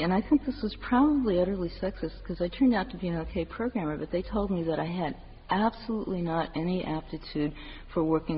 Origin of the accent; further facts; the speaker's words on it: Chicago, Illinois, United States; I'm from Chicago